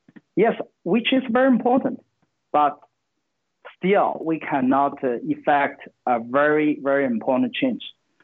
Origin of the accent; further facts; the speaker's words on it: Shandong, China; English is a second language; even in the countryside, my hometown, that is Shandong province. In the village, I talk to my hometown fellows all the time.